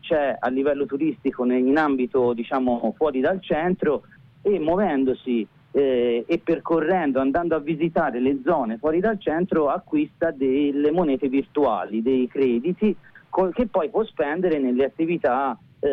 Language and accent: Italian; Tuscany, Italy; siamo toscani, quindi sappiamo il problema della Toscana